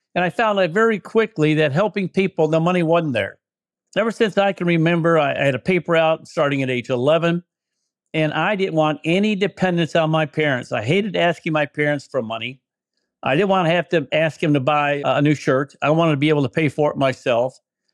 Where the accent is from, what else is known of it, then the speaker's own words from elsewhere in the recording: Chicago, Illinois, United States; I came from a mother and father, both factory workers. I'm from South Side of Chicago.